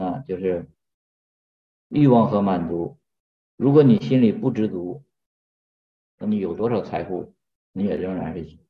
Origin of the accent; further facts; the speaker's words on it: China; 这个其实我们中国人讲五福，对吧？